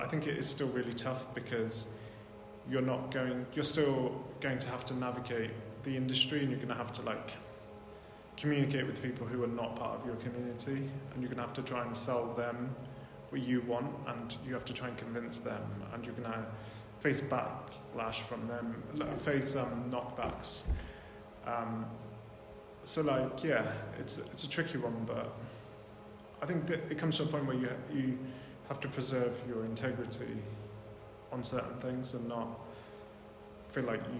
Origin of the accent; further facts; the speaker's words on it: Littlemore, South East England, United Kingdom; because I grew up in Littlemore and like felt like I was apart.